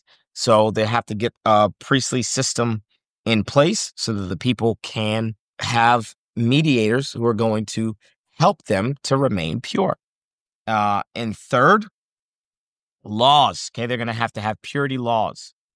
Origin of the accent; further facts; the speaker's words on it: Boston, Massachusetts, United States; I'm from Boston, Massachusetts, if you can't tell.